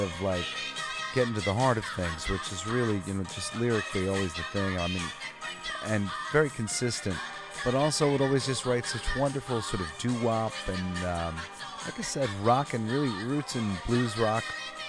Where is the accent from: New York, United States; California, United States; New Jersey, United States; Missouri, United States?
New York, United States; And I always loved New York. I'm from New York.